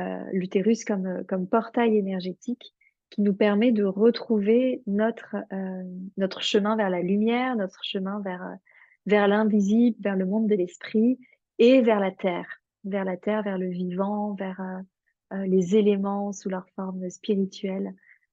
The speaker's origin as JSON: {"language": "French", "region": "Provence-Alpes-Côte d'Azur", "country": "France", "tie": "born or raised there", "lives_now": "Portugal", "said": "j'ai 39 ans, je vis au Portugal, je suis française, toutes mes lignées paternelles viennent de Franche-Comté, mais j'ai grandi sur la Côte d'Azur, dans le Var."}